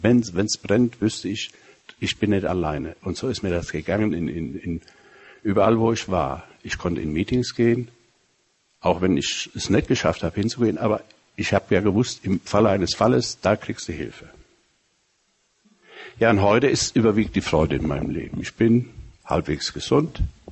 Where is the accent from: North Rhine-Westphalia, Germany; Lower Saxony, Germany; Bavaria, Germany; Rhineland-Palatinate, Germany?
North Rhine-Westphalia, Germany; Siegen; ich komme aus Siegen ursprünglich.